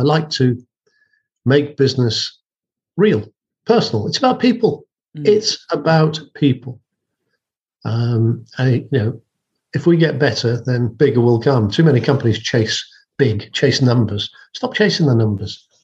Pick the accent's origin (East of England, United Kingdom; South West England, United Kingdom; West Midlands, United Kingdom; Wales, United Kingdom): Wales, United Kingdom; I grew up in North Wales and I was climbing mountains from the age of 12, probably.